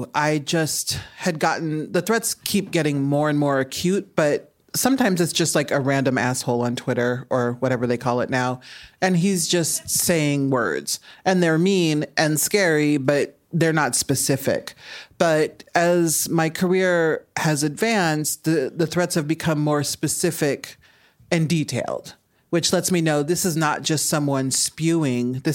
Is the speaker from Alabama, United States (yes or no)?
no; Omaha, Nebraska, United States; And I'm from Omaha, Nebraska. So, oh my God, go Huskers.